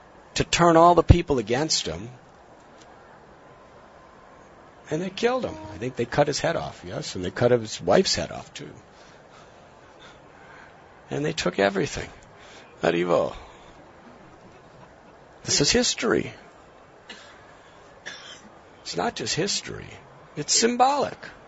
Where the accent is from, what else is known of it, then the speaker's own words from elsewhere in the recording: United States; In my own life, I'm from America. My parents and grandparents, they perform religious activities.